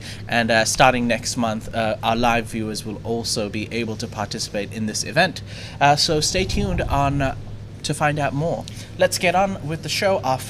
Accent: India; now in Thailand; I travel back to India as a tourist, even though I'm a Indian national. I live in Thailand. My life is here.

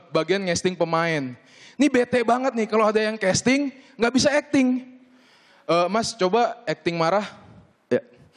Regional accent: Tangerang, Banten, Indonesia; Ini kejadian di kampung gua, Tangerang.

